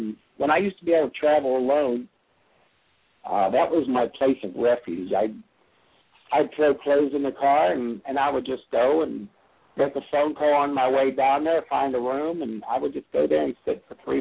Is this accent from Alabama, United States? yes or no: no; Pittsburgh, Pennsylvania, United States; now in Las Vegas, United States; Disneyland was a dream of mine growing up in Pittsburgh. And when I got out here, I came to the grown-ups playground in Vegas